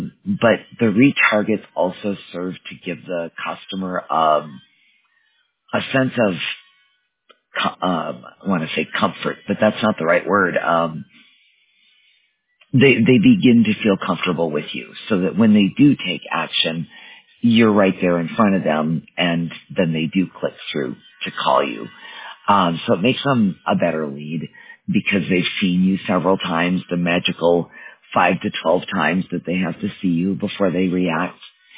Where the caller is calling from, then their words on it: Colorado, United States; I live in Colorado. Well, the company is based in California. I work remotely. I live in Colorado.